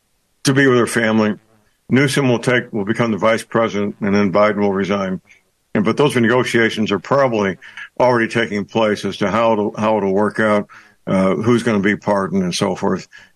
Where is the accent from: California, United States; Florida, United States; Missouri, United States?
Missouri, United States; St. Louis; First of all, my hometown is St. Louis, which means I've had blood relatives work at McDonnell Douglas, which is now Boeing.